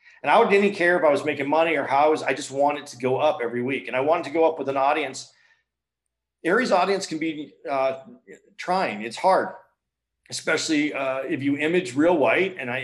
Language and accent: English; Tucson, Arizona, United States; I grew up in Tucson. I'm actually Mexican and Jewish. So I have, I grew up by the Air Force base.